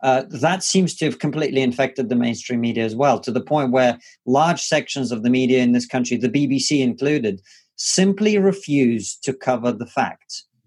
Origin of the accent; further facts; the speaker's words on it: Russia; Well, hey, man, I'm from Russia, so I've been warning people it's been coming for a long time.